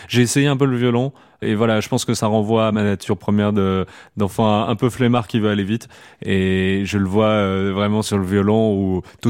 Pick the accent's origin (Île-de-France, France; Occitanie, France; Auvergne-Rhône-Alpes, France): Auvergne-Rhône-Alpes, France; Clermont-Ferrand; born there; Je suis né à Clermont-Ferrand en 1997